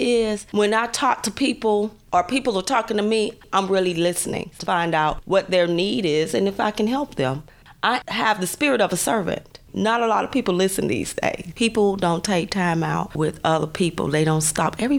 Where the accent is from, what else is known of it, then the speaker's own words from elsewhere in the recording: Miami, Florida, United States; also born or lived in Jacksonville; I was born in Duval County. My family left Jacksonville to go to Miami. My grandparents went, and my mother was 14 and pregnant with me. We moved in an area that's called Overtown, which is an inner city area.